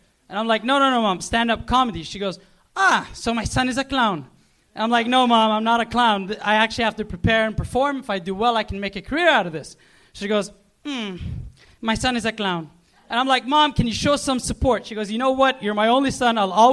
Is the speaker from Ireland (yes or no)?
no; Kuwait; now in Los Angeles, United States; So to answer your question, I'm from Kuwait.